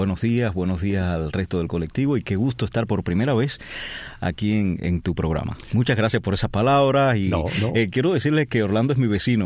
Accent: Trinidad, Sancti Spíritus, Cuba; Trinidad en Santi Spíritus. Nací ahí, en el reparto Armando Mestre.

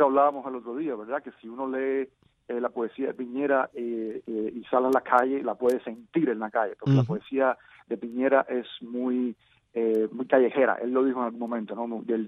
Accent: Cuba; moved away; como un cubano tratando de hacerse la vida, como muchos hacemos hoy saliendo de Cuba

